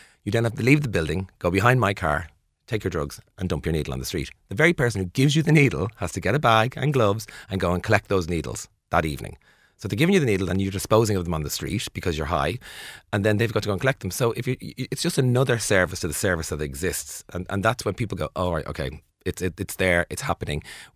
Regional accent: Ireland; we've experienced addiction, all of us as Irish people, in some level, pretty much all of us, I'd say, safe to say.

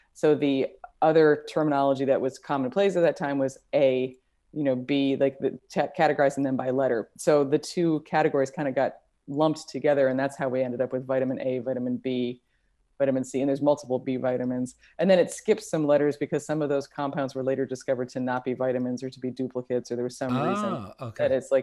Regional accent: United States; vitamins, I'm American, I can't help myself.

